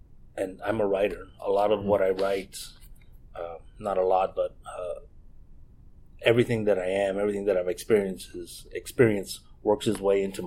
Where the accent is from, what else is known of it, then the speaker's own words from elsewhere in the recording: Ohio, United States; Just because I remember growing up in Ohio, we didn't have cable.